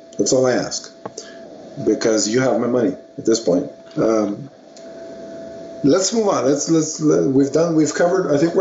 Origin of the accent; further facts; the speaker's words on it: Toronto, Ontario, Canada; And they're filming, as far as I know, right here in Toronto, in my hometown.